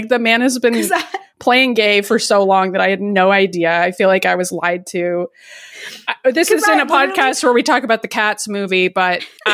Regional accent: Massachusetts, United States; I'm from Massachusetts. That's not what it looks like here.

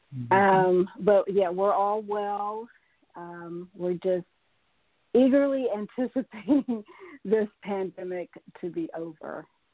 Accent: Akron, Ohio, United States; so I'm from Akron, Ohio, and I started my undergrad in Akron

